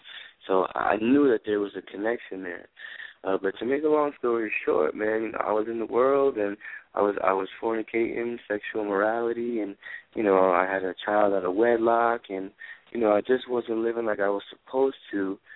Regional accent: New Jersey, United States; now in Miami, United States; I live in Miami right now, but I'm originally from New Jersey. So off the bat, my flow, my delivery, some people say is that up north kind of style.

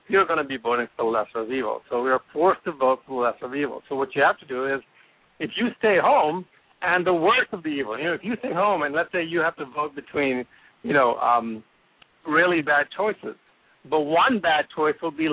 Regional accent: India; now in United States; I was talking to a gentleman who's actually from India, from my hometown, but he's not a U.S. citizen

